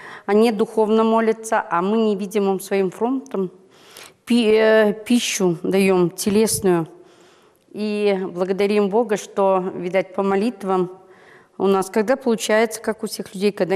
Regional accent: Ural, Russia; Да, я чистая с Урала.

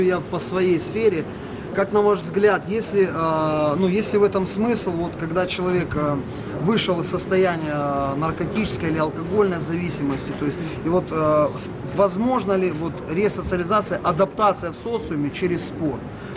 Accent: Ukraine; Я с Украины.

